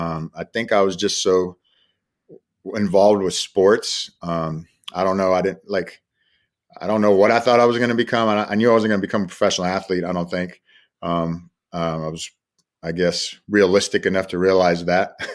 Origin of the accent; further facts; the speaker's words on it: Dallas-Fort Worth, Texas, United States; moved away as an adult; because I grew up in Dallas-Fort Worth area. I went to Grapevine High School. I just wanted to get out of Texas. You know, born and raised in Texas